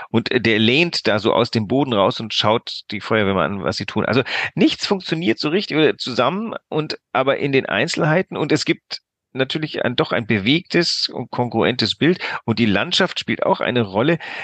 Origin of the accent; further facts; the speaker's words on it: West Germany, Germany; also ich als Zeitungsleser und als Wessi